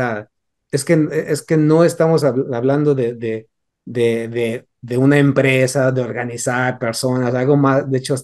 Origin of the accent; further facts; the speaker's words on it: Mexico City, Mexico; yo conozco gente, y esto vengo de la Ciudad de México y he tenido conocidos y familiares